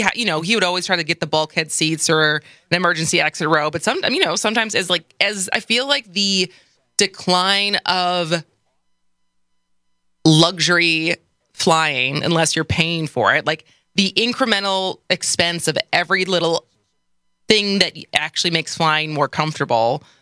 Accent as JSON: {"language": "English", "region": "Midwest", "country": "United States", "said": "So, I come from tall stock, I'm from the Midwest, I'm 5'10\""}